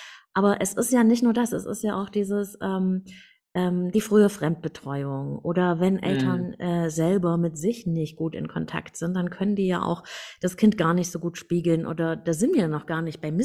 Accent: Germany; born there; ich bin in der DDR geboren

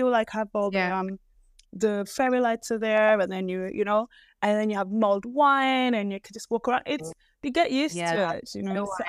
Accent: Melbourne, Victoria, Australia; also born or lived in Canberra; because I used to live in Canberra, but my family was in Melbourne. But I grew up in Melbourne.

